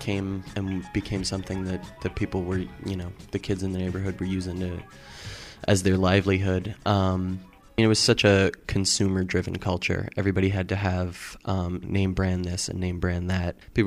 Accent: Brooklyn, New York, United States; I grew up in Park Slope in Brooklyn in the 80s when it was being actively gentrified and crack was being heavily introduced to New York neighborhoods. My parents grew up there and their parents grew up there.

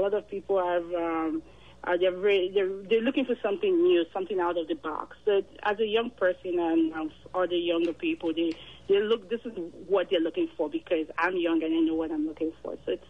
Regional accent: Benin City, Edo, Nigeria; I'm actually from Benin City, Edo State. It's a small city within Nigeria.

